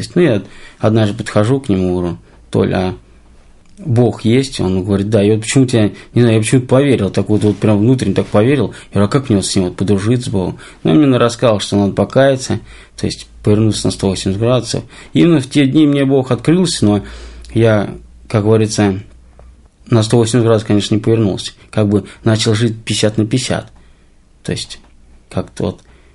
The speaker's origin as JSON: {"language": "Russian", "region": "Ryazan Oblast", "country": "Russia", "tie": "born or raised there", "also_born_or_lived": "Moscow", "said": "мне 34 года. Родился в Москве. самом маленьком возрасте меня увезли в город Рязань, там в поселок один, называется Спожок. Там я вот рос."}